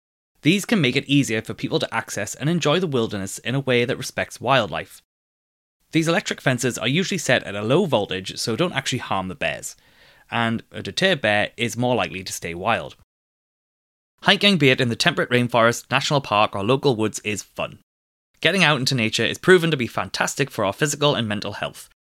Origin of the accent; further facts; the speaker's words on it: United Kingdom; hiking in bear country is a little different to hiking anywhere in the UK, my home country.